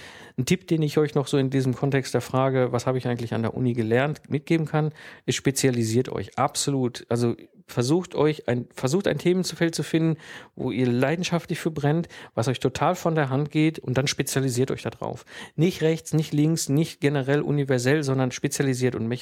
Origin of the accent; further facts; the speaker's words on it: Herdecke, North Rhine-Westphalia, Germany; ich bin ja ursprünglich aus dem Ruhrgebiet, bin dann von dort gependelt, komme aus Herdecke in der Nähe von Dortmund